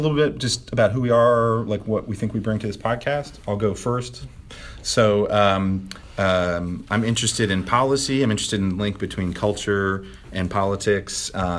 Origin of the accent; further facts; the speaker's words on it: Tennessee, United States; And I grew up in East Tennessee, and I've lived in Pennsylvania for a couple years in Bethlehem, Allentown, and then for the last 15 years here.